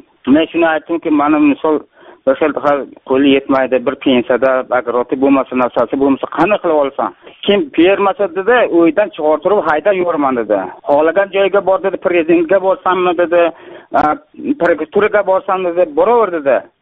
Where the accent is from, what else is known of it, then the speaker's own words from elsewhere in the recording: Surxondaryo Region, Uzbekistan; Men Surxondaryodan.